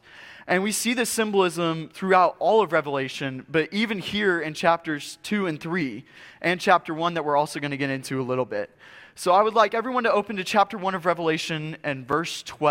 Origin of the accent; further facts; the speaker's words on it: the South, United States; Growing up in the South, we love college football a little bit more than we love, like, NFL football.